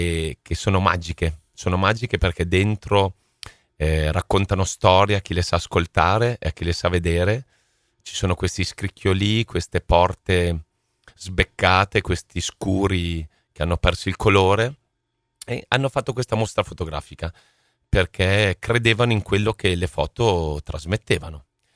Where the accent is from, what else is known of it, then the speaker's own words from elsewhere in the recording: Sassuolo, Emilia-Romagna, Italy; Io vengo da Sassuolo e a parte ceramiche non ho visto grandi stalle o case abbandonate